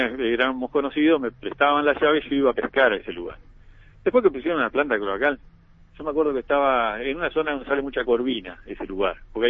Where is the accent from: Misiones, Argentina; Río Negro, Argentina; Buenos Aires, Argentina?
Río Negro, Argentina; Viedma; Yo soy nacido acá en Viedma. Tengo 54 años